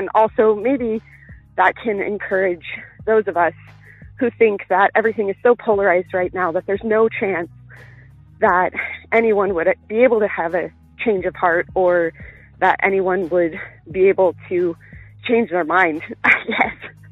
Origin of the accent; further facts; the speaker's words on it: Wyoming, United States; So I grew up in the West, in Wyoming, in a very conservative family and very right-wing, very racist, xenophobic, bigots, all of the things.